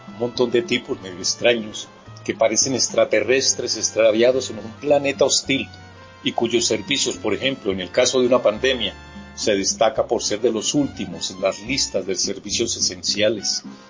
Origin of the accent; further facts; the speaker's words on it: Caramanta, Antioquia, Colombia; esa referencia es Caramanta, mi pueblo de infancia, un lugar en el suroeste antioqueño